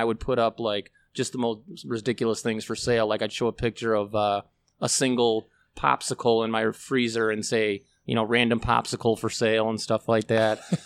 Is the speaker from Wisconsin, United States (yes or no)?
no; Elmhurst, Illinois, United States; Yep. Northside on Van Auken, 500 block.